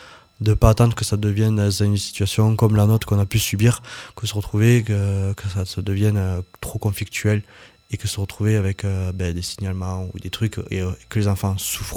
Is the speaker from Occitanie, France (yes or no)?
yes; Millau, Occitanie, France; De Millau.